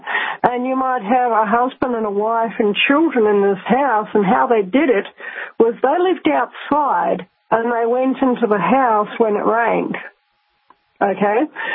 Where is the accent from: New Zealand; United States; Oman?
New Zealand; Rotorua, Bay of Plenty; I grew up in Rotorua in New Zealand, and when I was a very little girl, at the local